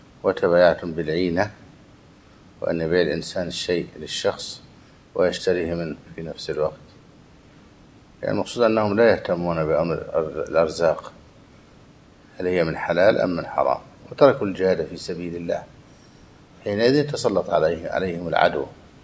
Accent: Egypt; وقع شيء من ذلك عندنا في مصر

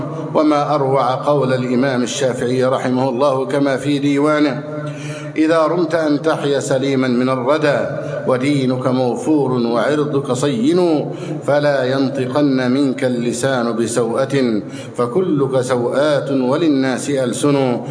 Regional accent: Egypt; اللهم من أراد بلادنا مصر بخير فوفقه لكل خير

